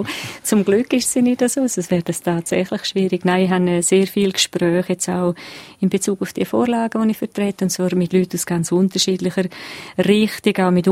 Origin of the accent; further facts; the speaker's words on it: Graubünden, Switzerland; Ja, also ich bin Bündner